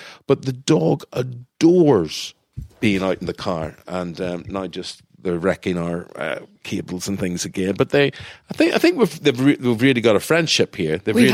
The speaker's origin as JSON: {"language": "English", "country": "Ireland", "said": "When I bring this question up, being Irish and being Catholic, we are constantly obsessed with death, right?"}